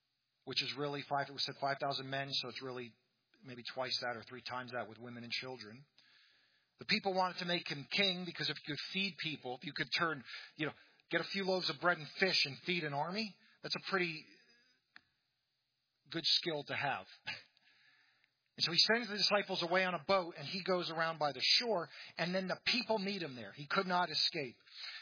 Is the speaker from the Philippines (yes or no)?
no; United Kingdom